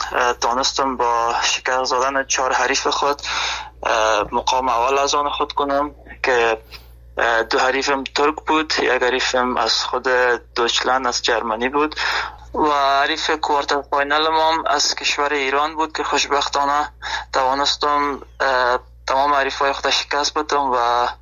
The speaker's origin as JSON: {"language": "Persian", "country": "Afghanistan", "moved": "yes", "lives_now": "Germany", "said": "به خاطر می هدف خود از افغانستان آلمان آمدم"}